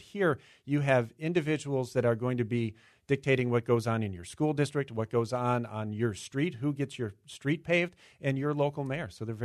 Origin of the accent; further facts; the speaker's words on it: Chicago, Illinois, United States; I grew up in Chicago where alcohol flowed freely after elections when I was a young child.